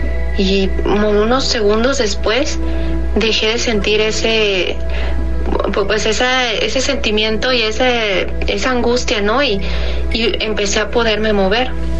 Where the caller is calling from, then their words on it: Guadalajara, Jalisco, Mexico; de Guadalajara